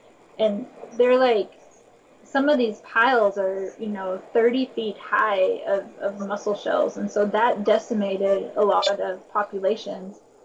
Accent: Kentucky, United States; So I'm from Kentucky

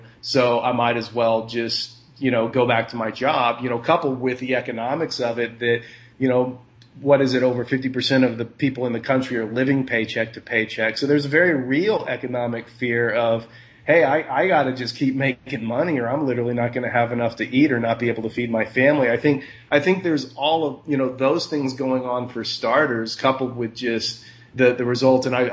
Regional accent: Texas, United States; moved away as an adult; now in Alaska, United States; I mean, I was raised in Texas in a conservative Republican family

